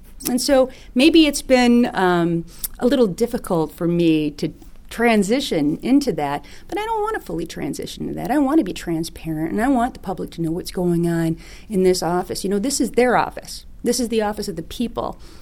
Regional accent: Michigan, United States; I come from Wayne County, which has a very diverse population, and that was reflected in the government offices.

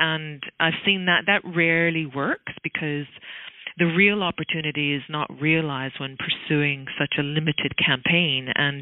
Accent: Canada; accent: Canadian; now in Australia; I am Canadian background living in Australia, but I still have the good old Canadian accent.

